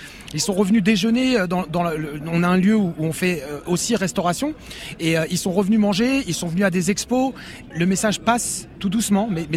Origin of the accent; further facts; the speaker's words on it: Sevran, Île-de-France, France; born there; ça fait maintenant 5 ans que je suis dans ce quartier. Alors moi, je suis né à côté, hein, je suis né à Sevran